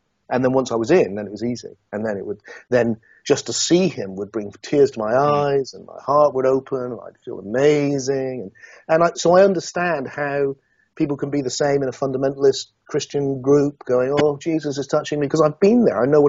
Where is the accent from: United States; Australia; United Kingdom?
United Kingdom; Yeovil, South West England; I was a kid from Yeovil in Somerset.